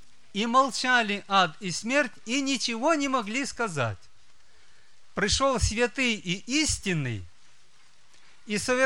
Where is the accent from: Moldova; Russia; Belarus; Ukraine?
Moldova; братья и сестры, я из Молдавии